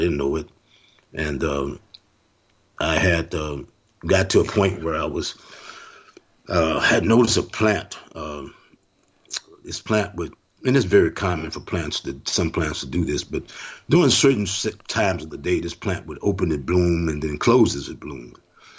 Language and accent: English; New Orleans, Louisiana, United States; because I'm from New Orleans, and mm-hmm. New Orleans, we used to hearing jazz bands.